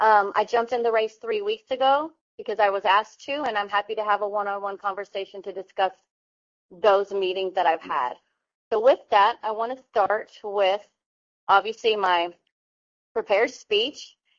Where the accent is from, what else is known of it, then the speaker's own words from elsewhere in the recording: Houston, Texas, United States; Growing up in Houston, Southeast Texas, and now serving in local government as a council member myself